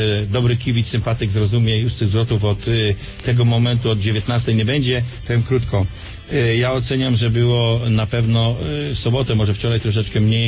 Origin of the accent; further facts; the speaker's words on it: Leszno, Greater Poland Voivodeship, Poland; Nie musimy się wstydzić, że jesteśmy z Leszna